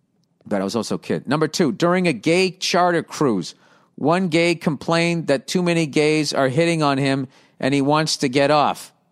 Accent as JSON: {"language": "English", "country": "Tunisia", "said": "I'm from Tunisia."}